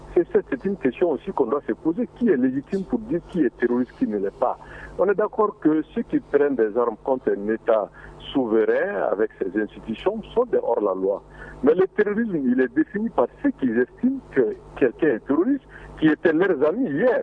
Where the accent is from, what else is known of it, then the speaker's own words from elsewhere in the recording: Mali; Ce qui est important pour moi, nous sommes des Maliens.